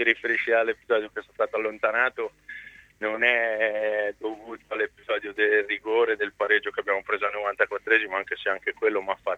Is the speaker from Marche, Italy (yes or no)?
yes; Ancona, Marche, Italy; io da Anconetano per primo